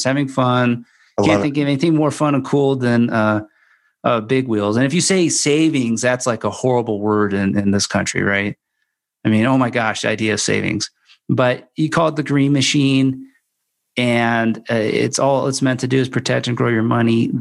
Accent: Morristown, New Jersey, United States; So growing up in Jersey and Morristown, it's just like the coolest thing ever, especially in autumn.

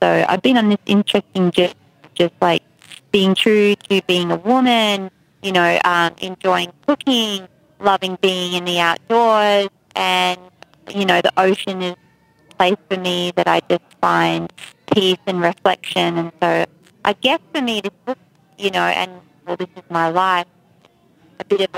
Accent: Tasmania, Australia; Well, I grew up in Tasmania

